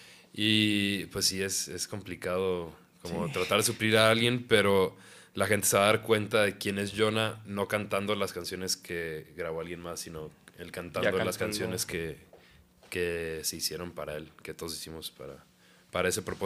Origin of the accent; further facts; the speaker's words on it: Mexico; nos da orgullo ser mexicanos y decir que es en español